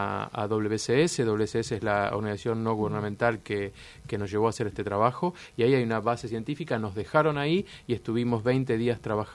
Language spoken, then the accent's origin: Spanish; Argentina; como argentino, y peor aún, como funcionario del Estado